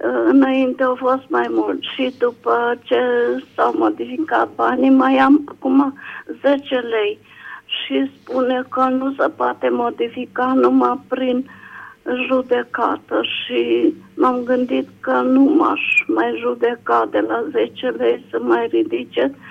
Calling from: Timișoara, Timiș County, Romania; din Timișoara.

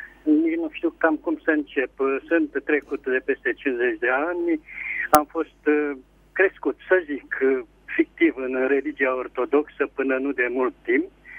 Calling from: Ialomița County, Romania; și sunt din Ialomița.

